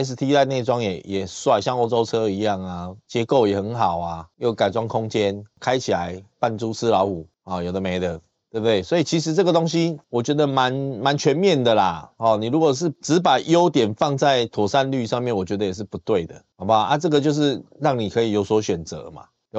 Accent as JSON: {"language": "Chinese", "country": "Taiwan", "said": "所以国产车卖贵一点是为了我们台湾人民的这个每个人的薪资"}